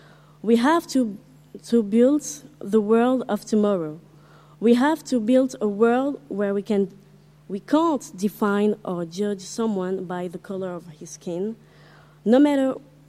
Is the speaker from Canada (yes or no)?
no; Comoros; Je viens des Comores.